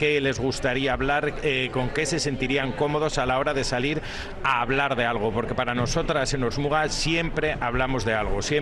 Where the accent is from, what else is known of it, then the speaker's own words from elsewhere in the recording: Ortuella, Basque Country, Spain; Yo soy de Ortuella.